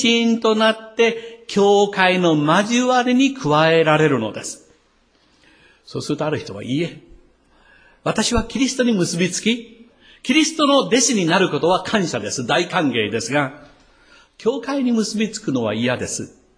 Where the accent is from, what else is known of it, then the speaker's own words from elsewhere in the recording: Kochi, Japan; 土佐の高知で生まれ、あの四国で育った私